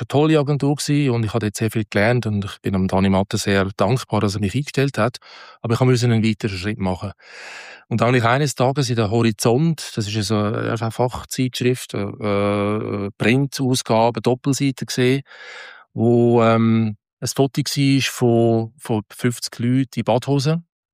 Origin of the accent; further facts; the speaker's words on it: Switzerland; Es ist wirklich sehr schwierig gewesen, als Schweizer in Deutschland einen Job überzukommen.